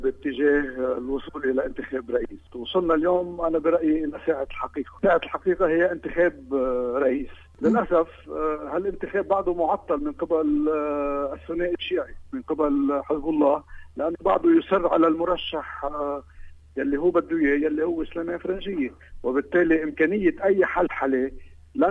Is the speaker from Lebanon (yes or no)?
yes; Lebanon; نحن كلبنانيين